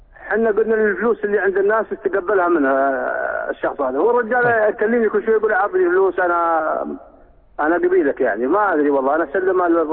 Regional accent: Saudi Arabia; أنا سعودي طبعا

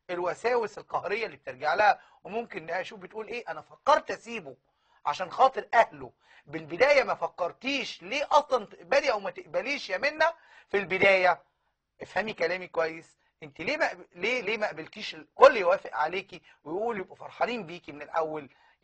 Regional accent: Upper Egypt, Egypt; وبيقولوا لي كده وانا صعيدي على فكره يعني

